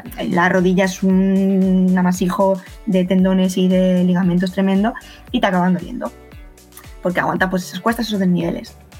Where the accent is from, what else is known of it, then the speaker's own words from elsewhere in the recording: Madrid, Community of Madrid, Spain; es verdad que de donde yo soy, de Madrid, tenemos bastante buena accesibilidad